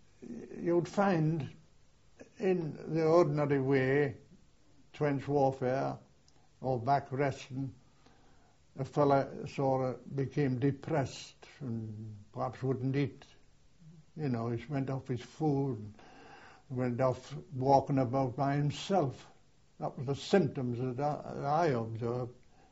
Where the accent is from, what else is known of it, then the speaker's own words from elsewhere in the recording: North East England, United Kingdom; We didn't think of England or of being British. We were proud to be Northumbrians.